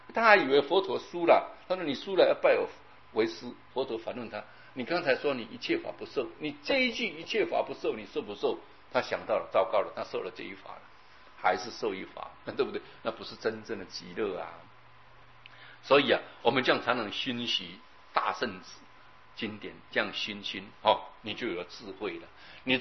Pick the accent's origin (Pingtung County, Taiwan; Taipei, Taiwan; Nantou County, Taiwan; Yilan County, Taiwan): Yilan County, Taiwan; 我以前小时候啊，我有听人家讲嘛，啊，在我们宜兰那里有一个济公